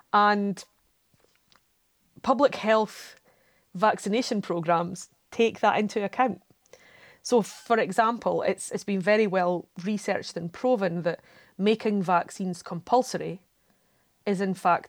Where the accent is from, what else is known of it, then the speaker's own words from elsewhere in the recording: Canada; As a Canadian, okay.